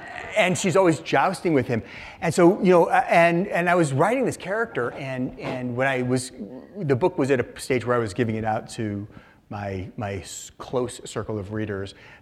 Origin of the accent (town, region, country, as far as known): Seattle, Washington, United States; born or raised there